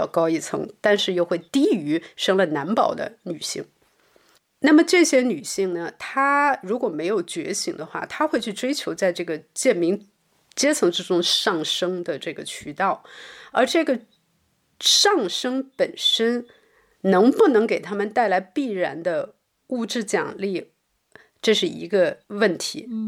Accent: Guangxi, China; 因为我来自重度厌女的广西嘛

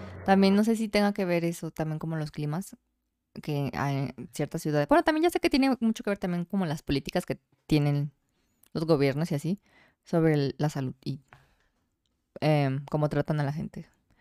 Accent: Jalisco, Mexico; also born or lived in Zapopan; tal vez porque soy de Jalisco.

